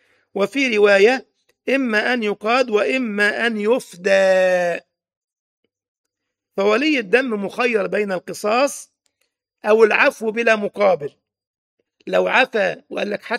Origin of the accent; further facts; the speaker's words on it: Egypt; وكذلك المعتوه، بيسموه عندنا في مصر العبيط